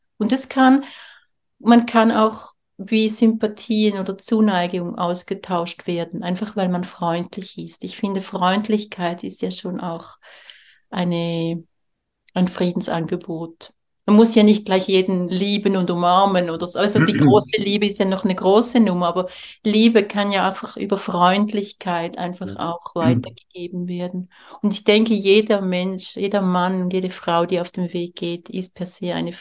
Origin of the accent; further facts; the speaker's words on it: Switzerland; mich zu zeigen als Schweizerin, ich komme daher aus diesem Land und ich bin nicht stinkreich, wie alle glauben.